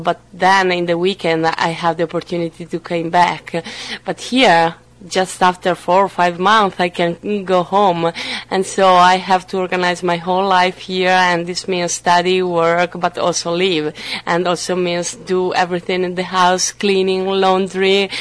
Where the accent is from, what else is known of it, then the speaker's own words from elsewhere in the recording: Possagno, Veneto, Italy; English is a second language; I'm 20 years old, so we are clear. I'm from Italy, and I was born near Venice, and I live also near Venice right now. And what about my family? So I have a sister, she's older than me, and we live all together in Possagno.